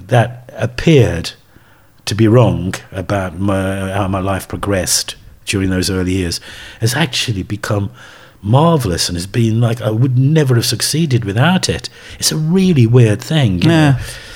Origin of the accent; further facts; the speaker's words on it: West Midlands, United Kingdom; growing up in the Black Country, I was so full of imagery. One, it's got a strange sense of humour, the Black Country.